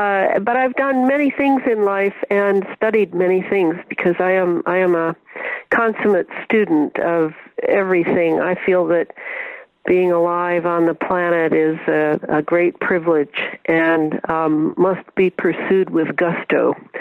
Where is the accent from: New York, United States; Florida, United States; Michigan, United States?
Michigan, United States; Detroit; I grew up in an Eastern European neighborhood of about five square blocks in Detroit, Michigan.